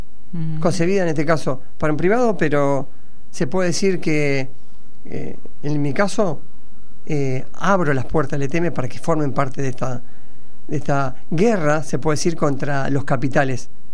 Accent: Argentina; nosotros, como argentinos, no tenemos que subyugarnos a los capitales extranjeros

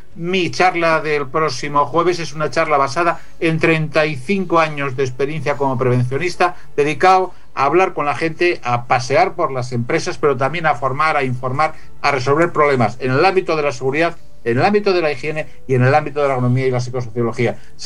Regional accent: Spain; y está mal que yo lo diga como español

